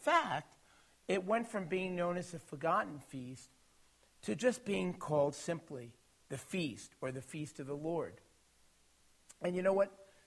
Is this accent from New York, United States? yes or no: yes; New York, United States; I observed this growing up in New York. I bet you couldn't tell I'm originally from New York, right? I had to emphasize New York.